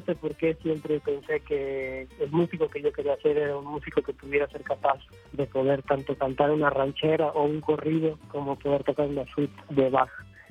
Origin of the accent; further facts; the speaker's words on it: Coyoacán, Mexico City, Mexico; Yo desde muy niño siempre me encantaba en Coyoacán, porque yo fui niño que crecí en Coyoacán